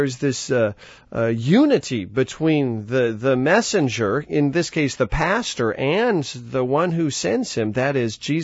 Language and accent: English; Denver, Colorado, United States; I was born and raised in Denver, so we love to go through tunnels.